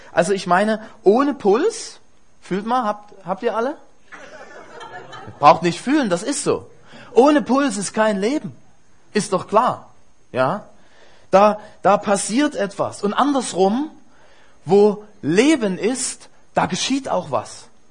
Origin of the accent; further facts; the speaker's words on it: Dresden, Saxony, Germany; moved away as an adult; now in Wiesbaden, Germany; meine Frau und ich, wir sind beide in Dresden geboren. Und Amen, genau. Wir haben 25 Jahre, also ich habe 25 Jahre dort in Dresden gelebt und wir fahren immer wieder gern zurück, weil unsere ganzen Familien auch daher kommen.